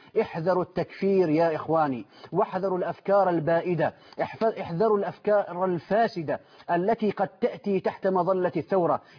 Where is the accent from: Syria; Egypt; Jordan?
Syria